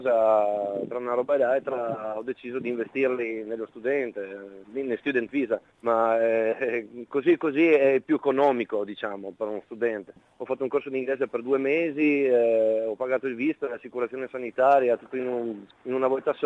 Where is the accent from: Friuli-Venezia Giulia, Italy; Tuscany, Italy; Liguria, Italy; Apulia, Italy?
Friuli-Venezia Giulia, Italy; Muggia; now in Australia; Sono di Trieste, esattamente, di Muggia, proprio l'ultima città prima della Slovenia.